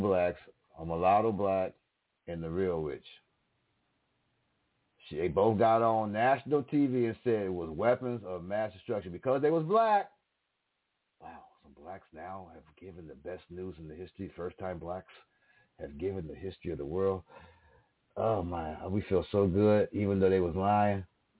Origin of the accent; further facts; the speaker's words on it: United States; We believe, I'm American, pretty much, because that's all we know. That's all we know is America.